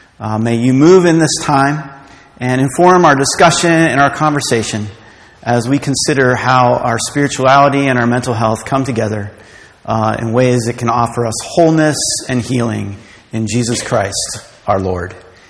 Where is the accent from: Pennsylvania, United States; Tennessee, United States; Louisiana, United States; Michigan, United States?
Pennsylvania, United States; Pittsburgh; So I was born and raised in Pittsburgh. This is my home. I love it here.